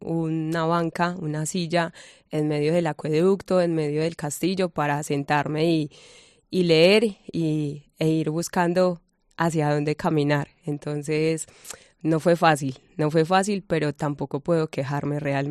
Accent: Colombia; now in Segovia, Spain; Colombia, soy de Colombia

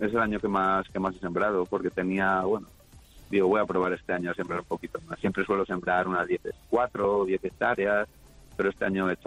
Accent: Santa Clara de Avedillo, Castile and León, Spain; Yo siembro garbanzo de Fuentes Auco, que mi pueblo, que es Santa Clara de Abedillo, está dentro de la indicación geográfica protegida garbanzo de Fuentes Auco.

